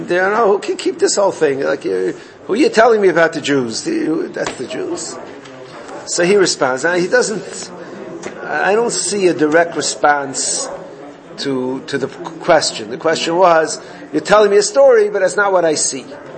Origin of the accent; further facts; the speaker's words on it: Borough Park, New York, United States; I grew up in Borough Park. We had Italians across the driveway.